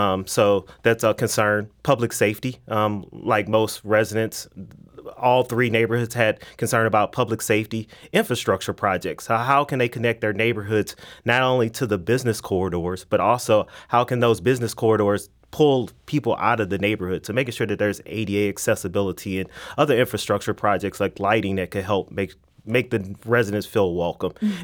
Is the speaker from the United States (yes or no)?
yes; St. Louis, Missouri, United States; So when I grew up in the College Hill neighborhood playing basketball at Fairground, I do remember walking down Grand and there being a McDonald's, a Nationals grocery store.